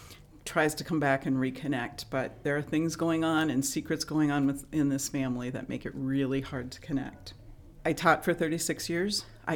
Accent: McGregor, Minnesota, United States; I'm from Cologne, Minnesota. Grew up in McGregor, Minnesota, so I've kind of got the whole state going.

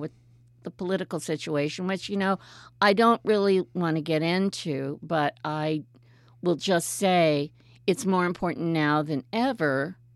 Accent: Denver, Colorado, United States; You know, I'm an Army brat, but I grew up primarily in Denver.

